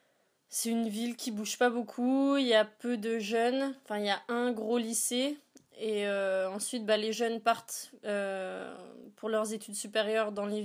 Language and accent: French; Bourgogne-Franche-Comté, France; j'ai dit que je venais de Franche-Comté, mais maintenant c'est Bourgogne-Franche-Comté. Les plus grosses villes, c'est Dijon et Besançon. Moi, la ville d'où je viens, il y a 20 000 habitants. Et bah, c'est des petites villes de province en fait.